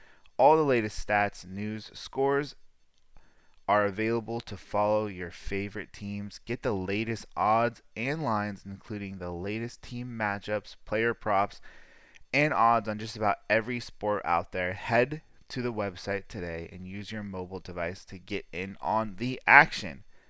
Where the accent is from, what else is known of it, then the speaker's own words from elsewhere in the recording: California, United States; I'm from Sonoma County, so we have horse racing here during the summertime at the fair.